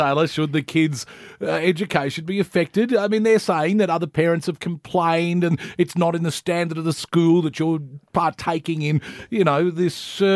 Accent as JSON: {"language": "English", "town": "Campbelltown", "region": "New South Wales", "country": "Australia", "tie": "born or raised there", "said": "I'm a fan of the mullet. I grew up in Campbelltown."}